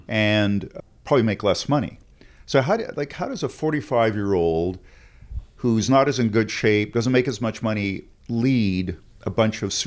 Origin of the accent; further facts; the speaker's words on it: Toronto, Ontario, Canada; Today I'm in Toronto speaking with David Hopkinson, a fellow Toronto native